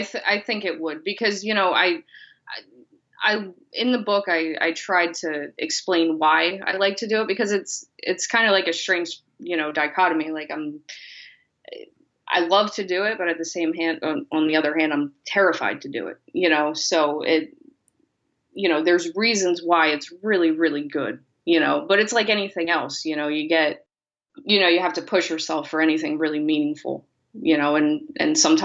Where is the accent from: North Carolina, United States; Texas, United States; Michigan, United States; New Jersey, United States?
New Jersey, United States; Trenton; I'm from Trenton, New Jersey.